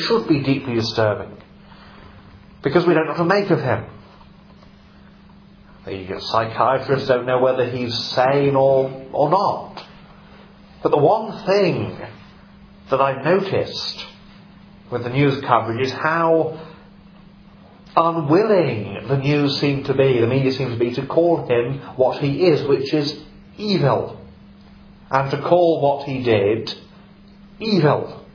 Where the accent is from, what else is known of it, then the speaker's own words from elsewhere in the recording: Norwich, East of England, United Kingdom; Martineau was from Norwich, my hometown.